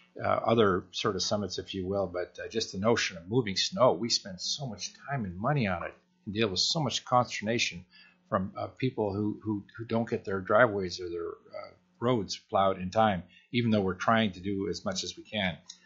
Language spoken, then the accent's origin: English; Dillingham, Alaska, United States; I think in my hometown of Dillingham, the amount of money that we spend on keeping our roads clear and keeping the airports clear